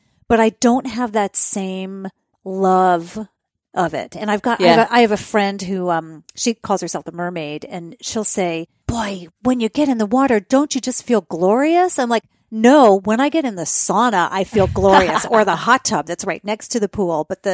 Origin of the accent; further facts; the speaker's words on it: New Jersey, United States; I grew up in New Jersey, and the water was so chlorinated.